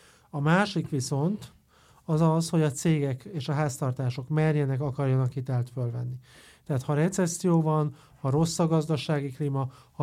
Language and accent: Hungarian; Budapest, Hungary; Ráfér, bár Budapestre is ráfér, azért budapestiként szerintem ezt is hozzátesszük.